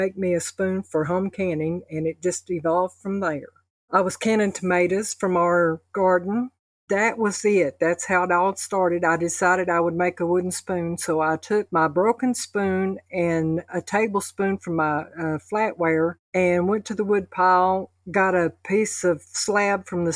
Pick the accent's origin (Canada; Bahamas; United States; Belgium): United States; Sunbright, Tennessee; from Sunbright, Tennessee, and I make wooden spoons.